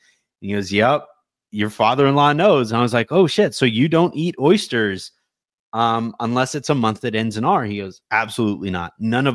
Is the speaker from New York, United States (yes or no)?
no; New Orleans, Louisiana, United States; We are from New Orleans and we, you know, there's like the hospitality in New Orleans is second to none.